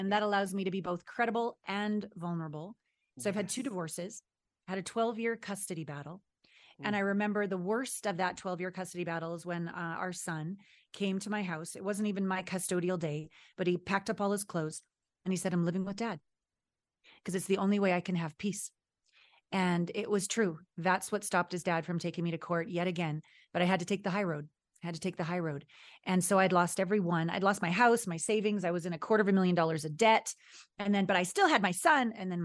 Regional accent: Kamloops, British Columbia, Canada; also born or lived in Vancouver; And it's back to my Pacific Northwest roots, actually. I was born in Vancouver and I was raised in Kamloops, BC.

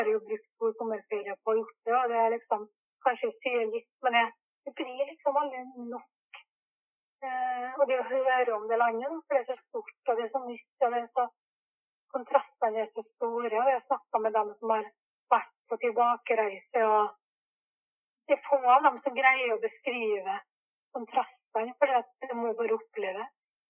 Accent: Nagpur, Maharashtra, India; now in Norway; så skal vi være i Nagpur resten av tiden. Det er der jeg kommer fra

